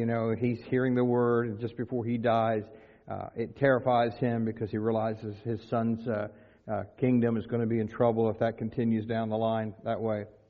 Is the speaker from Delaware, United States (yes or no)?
yes; Frankfort, Delaware, United States; he's from our hometown in Frankfort, Delaware, or my hometown in Frankfort, Delaware.